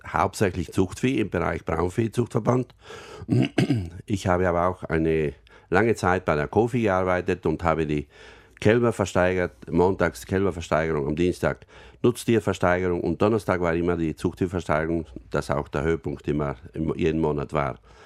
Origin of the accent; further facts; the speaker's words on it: Pfalzen, Trentino-Alto Adige, Italy; ich stamme aus der … in Pfalzen, aus der Großfamilie.